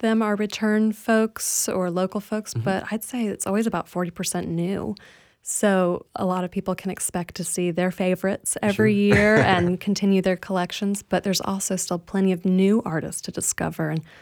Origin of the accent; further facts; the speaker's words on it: Tallahassee, Florida, United States; I'm born and raised in Tallahassee. I was gone for about 10 years and I came back and I'm just so proud to be part of this community.